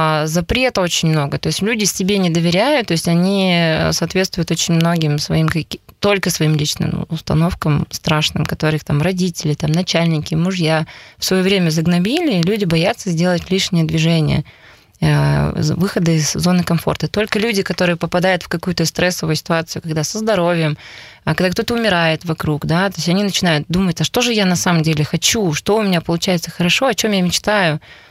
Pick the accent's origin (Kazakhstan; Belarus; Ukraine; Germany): Belarus; also born or lived in Perm, Russia; я родилась в Перми, а выросла в Белоруссии, то есть я жила в военном городке, где было всего 4 дома